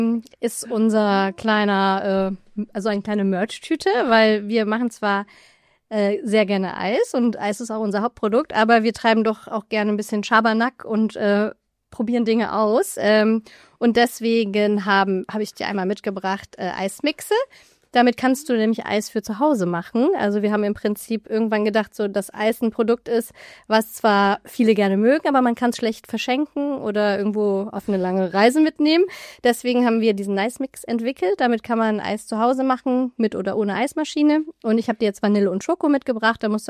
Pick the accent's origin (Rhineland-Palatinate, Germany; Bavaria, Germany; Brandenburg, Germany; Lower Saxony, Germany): Rhineland-Palatinate, Germany; Mainz; Ich komme hier aus Mainz